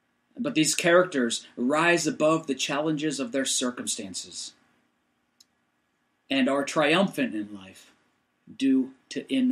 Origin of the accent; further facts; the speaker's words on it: Michigan, United States; also born or lived in Utah / Indiana; we enjoyed life together growing up in Utah and then Michigan and Indiana and then back to Michigan again as the Lord directed my dad and mom.